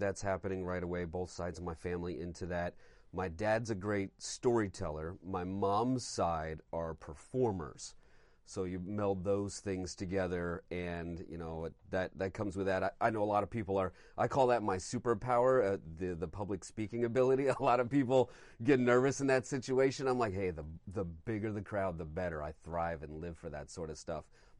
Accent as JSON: {"language": "English", "town": "St. Louis", "region": "Missouri", "country": "United States", "said": "I'm from St. Louis, and we have a crippling baseball addiction in that town, as it's referred to often."}